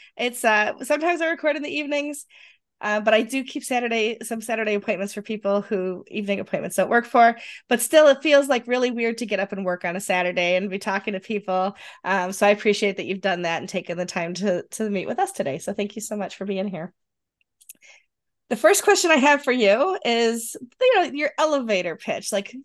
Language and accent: English; New England, United States; I used to be a Pats fan because I grew up in New England